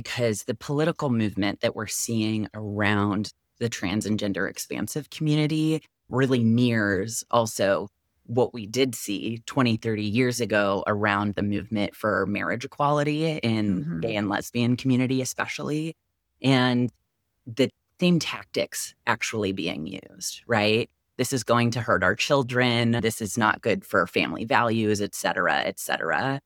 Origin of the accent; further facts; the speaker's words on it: Huntington Beach, California, United States; I'm originally from Orange County, which for those who may or may not be familiar with Orange County in Southern California, it's a pretty conservative place. I grew up in Huntington Beach